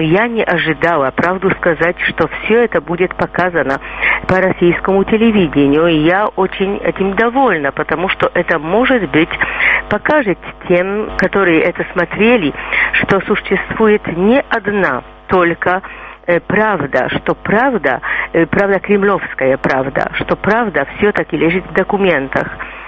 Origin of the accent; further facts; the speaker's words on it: Kraków, Lesser Poland, Poland; Russian is a second language; убрали памятник Коневу из моего родного города Краков.